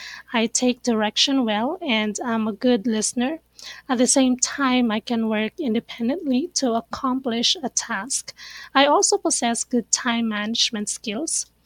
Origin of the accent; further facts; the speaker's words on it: Baguio, Cordillera Administrative Region, Philippines; I am from Baguio City, Philippines.